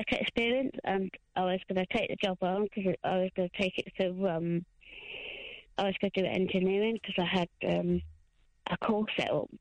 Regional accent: Leicester, East Midlands, United Kingdom; It's a Leicester. From Leicester.

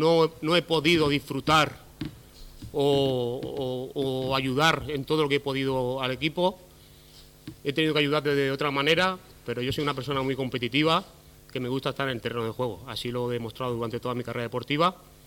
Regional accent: Vera, Andalusia, Spain; a mi pueblo, que es Vera

